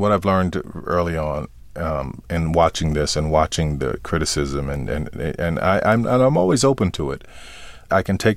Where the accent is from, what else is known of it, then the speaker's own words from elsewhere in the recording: New Orleans, Louisiana, United States; born there; Yeah, or like I'm from New Orleans?